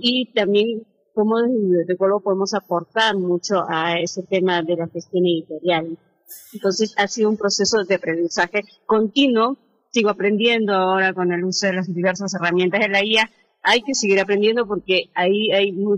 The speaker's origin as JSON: {"language": "Spanish", "country": "Peru", "said": "yo soy peruana"}